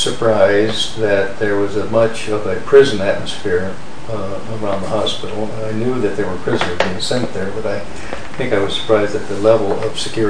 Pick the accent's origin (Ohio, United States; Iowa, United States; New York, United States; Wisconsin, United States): Iowa, United States; Actually, I grew up in Iowa, but I went out to California to go to school.